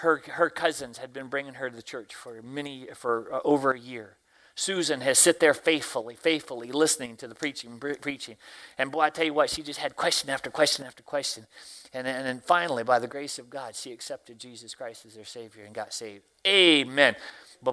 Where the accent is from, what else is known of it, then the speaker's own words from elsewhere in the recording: the South, United States; accent: Southern American; I speak American and Southern, okay? I live in Tennessee, so I have to change my accent when I get home just to get across the border.